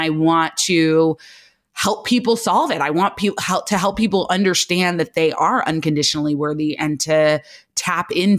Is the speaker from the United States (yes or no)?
yes; California, United States; No, I grew up in Southern California. So my parents met in New Haven, Connecticut, moved to Chicago, and then moved to California. And that's where I grew up.